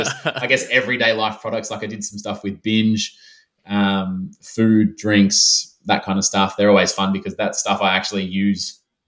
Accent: Melbourne, Victoria, Australia; now that I'm back in my hometown of Melbourne

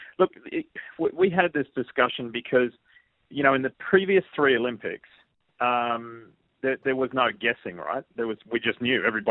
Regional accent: Australia; accent: Australian; Thankfully, I've never lost my Aussie accent.

